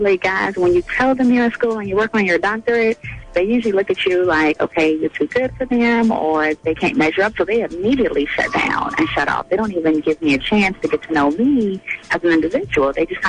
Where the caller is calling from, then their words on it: Douglasville, Georgia, United States; I'm calling from Douglasville.